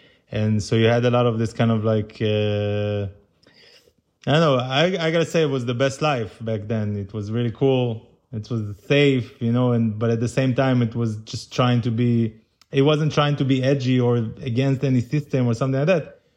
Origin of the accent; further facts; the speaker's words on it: Tel Aviv District, Israel; It wasn't a suburb, it was a real city and it was actually, it created a lot of very good musical, like all this area, which is literally maybe 7 or 8 kilometers from Tel Aviv